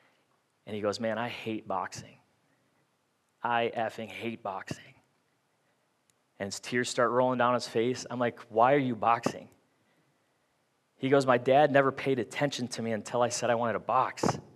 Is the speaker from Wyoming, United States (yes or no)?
no; Fridley, Minnesota, United States; That's how I say it. It's fully Spanish, but I'm Filipino, and I grew up in Fridley.